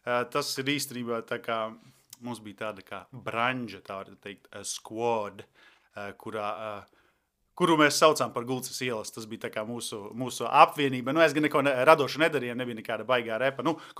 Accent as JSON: {"language": "Latvian", "town": "Šķieneri", "region": "Gulbene Municipality", "country": "Latvia", "said": "es nāku no Gulbenes novada, Šķieneriem, tas tāds ciems, Šradu pagastā, Šķieneri."}